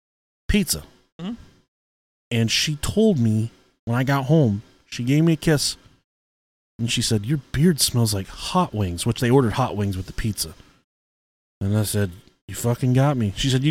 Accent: Boston, Massachusetts, United States; accent: Boston; I don't know if I have a good Boston accent or not. We're from Boston, you bastards.

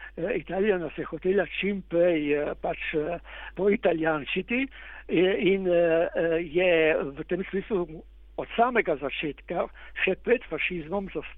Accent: Littoral, Slovenia; Naši ljudje, govorim sedaj kot Primorec, naši ljudje so trpeli grozne muke

